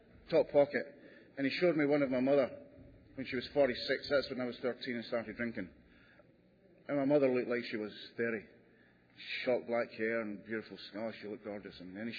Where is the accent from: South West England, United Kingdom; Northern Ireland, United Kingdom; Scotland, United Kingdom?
Scotland, United Kingdom; I'm originally from Scotland